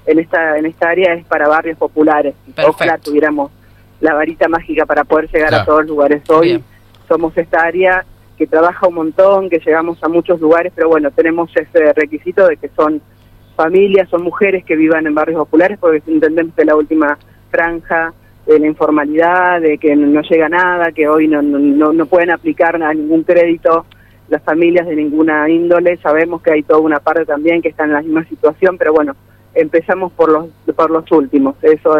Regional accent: Argentina; así como cualquier argentino o argentina

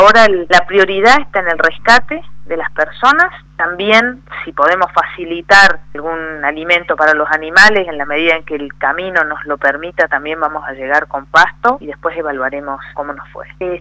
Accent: Bariloche, Río Negro, Argentina; born there; Yo nací en Bariloche, así que conozco del tiempo de las nevadas grandes y además además vivo allá

